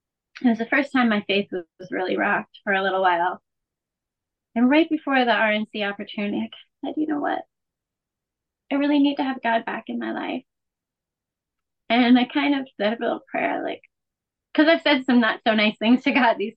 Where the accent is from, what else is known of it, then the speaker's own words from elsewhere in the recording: East Coast, United States; made it out to where we grew up on the East Coast